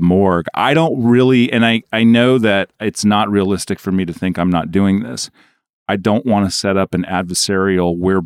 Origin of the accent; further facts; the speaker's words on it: New York, United States; And I thought, well, I love irony as a New Yorker